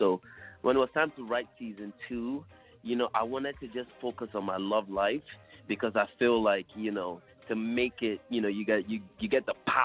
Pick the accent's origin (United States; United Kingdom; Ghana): Ghana; growing up in Ghana.